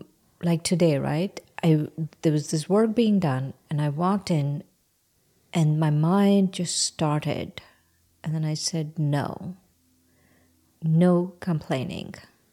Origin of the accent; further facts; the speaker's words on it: India; moved away; culture shock for me when I came from India to here